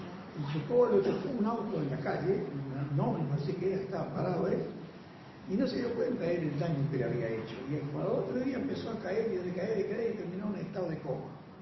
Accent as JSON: {"language": "Spanish", "region": "Misiones", "country": "Argentina", "said": "yo cada día que pasa soy más argentino y cada día más misionero"}